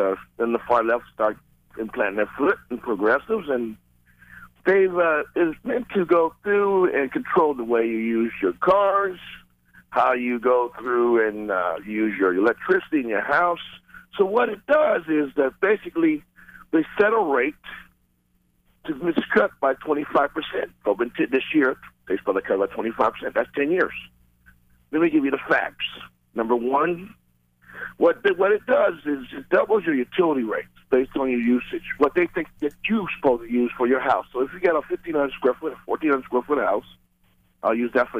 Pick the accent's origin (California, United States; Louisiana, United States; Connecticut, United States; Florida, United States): California, United States; Fontana; I grew up in California, built a town called Fontana.